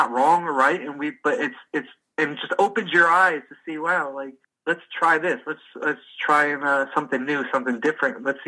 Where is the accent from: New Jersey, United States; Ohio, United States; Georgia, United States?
New Jersey, United States; Bloomfield; when I was young, before I moved, I grew up in Bloomfield.